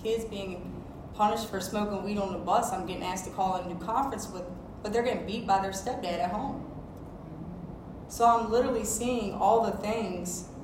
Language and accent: English; Virginia, United States; And I'm from Virginia. I don't know how Florida is down here. We're Commonwealth.